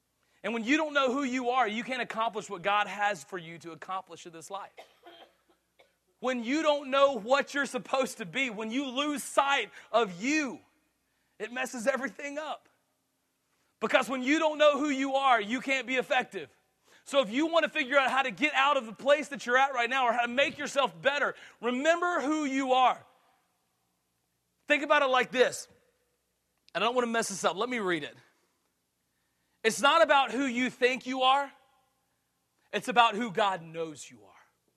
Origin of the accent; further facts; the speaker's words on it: the South, United States; "No, I'm from the South. I hate the North,"